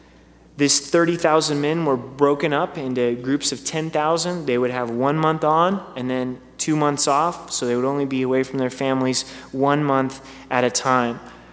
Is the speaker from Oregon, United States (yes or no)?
yes; Oregon, United States; Growing up in Southern Oregon, I don't know the type of rock, but there were these round, nasty rocks that almost looked like dirt clods.